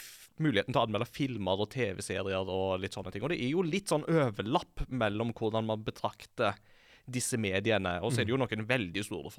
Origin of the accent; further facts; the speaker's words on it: Japan; så jeg da født og oppvokst i Japan og har mine første år der.